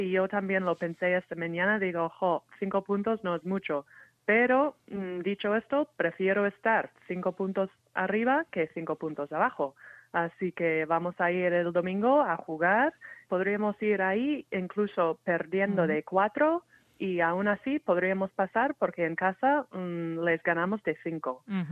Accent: Minnesota, United States; Spanish is a second language; now in Spain; Pues yo soy de Minnesota, uh-huh, donde está jugando Ricky Rubio ahora en el NBA

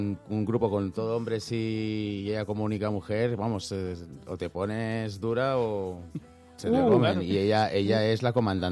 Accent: Spain; como español, siempre digo que América Latina me ha hecho mejor persona.

